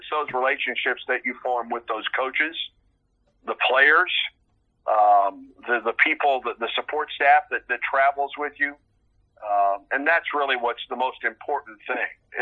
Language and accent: English; Illinois, United States; now in Auburn, United States; She was from Chicago. I was from Southern Illinois. We had met in Carbondale and moved to the Auburn-Opelika area.